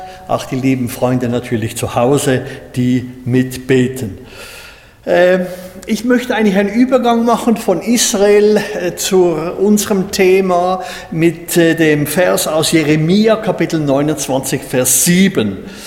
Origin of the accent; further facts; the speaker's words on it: Switzerland; Ja, wir sind ja Schweizer, oder? Und wir möchten wirklich auch dankbar sein, dass wir hier in diesem Land wohnen dürfen.